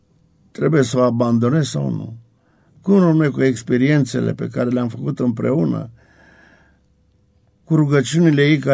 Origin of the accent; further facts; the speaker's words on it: Dolj, Romania; soția lui era de undeva din Oltenia, de lângă Craiova, de lângă satul meu.